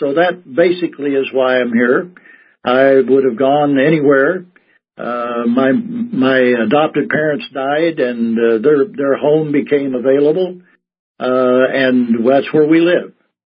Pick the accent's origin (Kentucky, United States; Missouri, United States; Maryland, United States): Missouri, United States; Houston; also born or lived in Oklahoma; I was born in Oklahoma. My parents died when I was 3. And my aunt and uncle lived here in Missouri, and they adopted me and my brother. And this is where I grew up, went to grade school.